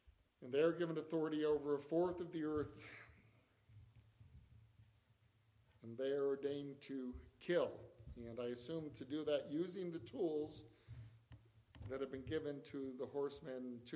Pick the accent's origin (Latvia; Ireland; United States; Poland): Ireland; I'm from Ireland